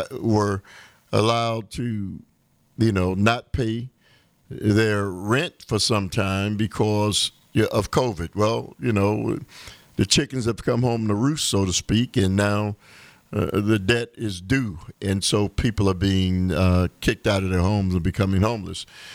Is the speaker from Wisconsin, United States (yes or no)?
yes; Milwaukee, Wisconsin, United States; especially here in the state of Wisconsin, and especially in my hometown, the city of Milwaukee.